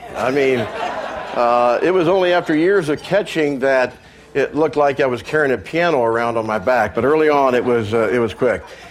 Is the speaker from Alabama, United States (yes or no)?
no; Galesburg, Illinois, United States; people from Galesburg High School, which I grew up in Illinois, came to play.